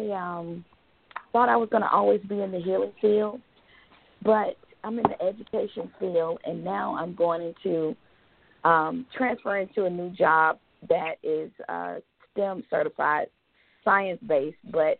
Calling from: Georgia, United States; from Georgia.

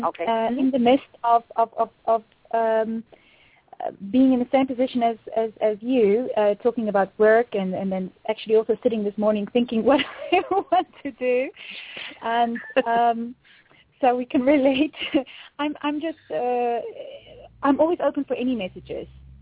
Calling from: Netherlands; English is a second language; I'm calling from the Netherlands.

